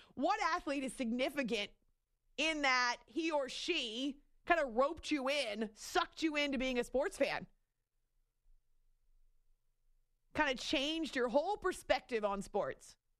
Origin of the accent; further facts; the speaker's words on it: New Hampshire, United States; as a kid growing up in New Hampshire, I didn't know a whole lot about sports except I really liked to play them.